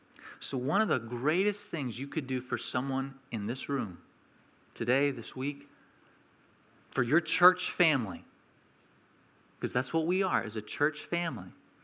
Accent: New Mexico, United States; You know, when I was growing up in New Mexico, Our family, we had this apple tree that we had planted ourselves.

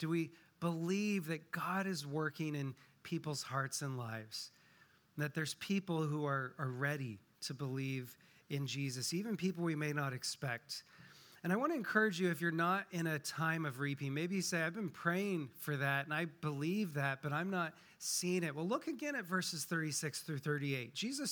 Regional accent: Washington, United States; I grew up in a small town that was just surrounded by wheat fields.

